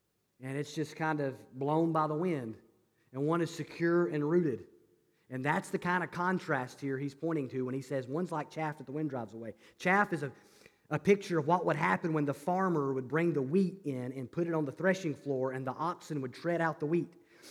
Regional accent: Alabama, United States; when we visit home, back my hometown back in Alabama, we go see my family and stuff.

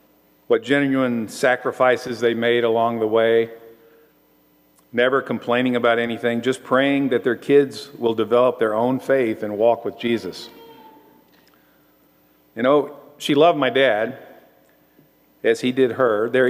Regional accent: St. Louis, Missouri, United States; also born or lived in Crowley, Louisiana / Greenwood, Mississippi / Memphis, Tennessee; They moved a couple times with John Deere, and I was born in Crowley, Louisiana. Then moved to Greenwood, Mississippi, then to Memphis, Tennessee, and then to St. Louis, where I started junior high school.

